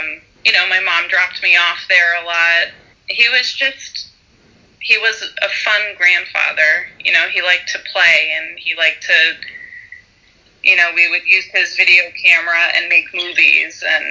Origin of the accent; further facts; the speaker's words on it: New York City, New York, United States; I grew up in New York City, and he lived 40 blocks south of me.